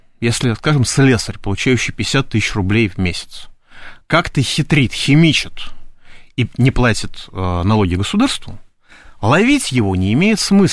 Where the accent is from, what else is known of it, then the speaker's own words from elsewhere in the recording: Moscow, Russia; я москвич.